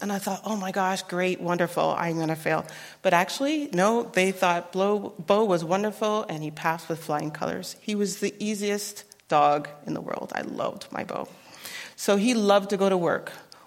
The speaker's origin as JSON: {"language": "English", "town": "Winnipeg", "region": "Manitoba", "country": "Canada", "tie": "born or raised there"}